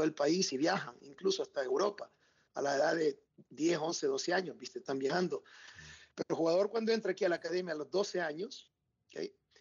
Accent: El Salvador; en El Salvador, digo nosotros porque soy salvadoreño

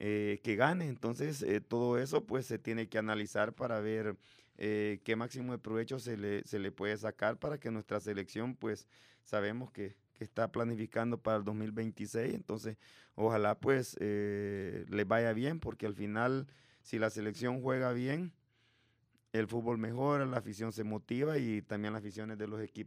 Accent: El Salvador; como salvadoreño, me siento orgulloso de que esa selección haya clasificado al Mundial

